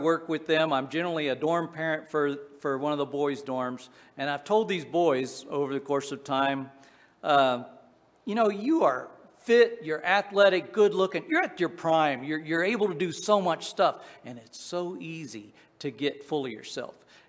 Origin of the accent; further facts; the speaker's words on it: Appalachia, United States; You know, as a kid, back where I grew up in Appalachia, the phrase, shut your pie hole, was pretty common phrase.